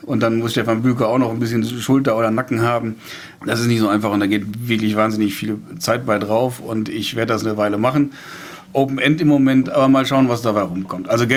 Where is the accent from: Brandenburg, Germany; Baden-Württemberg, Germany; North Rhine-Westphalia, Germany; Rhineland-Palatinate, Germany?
North Rhine-Westphalia, Germany; Lüdenhausen; Ich komme aus Lüdenhausen, kleines Dorf, viele landwirtschaftliche Betriebe, die teilweise gar nicht mehr landwirtschaftlich arbeiten oder reduziert landwirtschaftlich arbeiten.